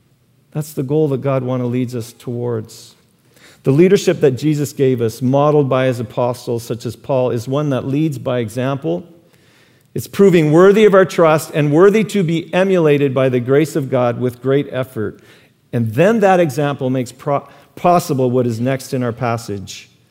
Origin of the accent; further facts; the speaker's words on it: Calgary, Alberta, Canada; also born or lived in Oklahoma, United States; When I moved to Canada, I was 7 or 8 years old and I came from Oklahoma. They don't play ice hockey in Oklahoma.